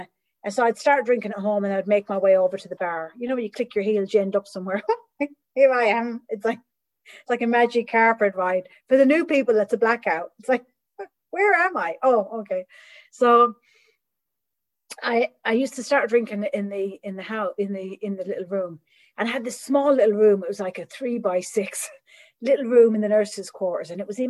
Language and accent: English; Midlands, Ireland; accent: Midlands Irish; my accent's from the Midlands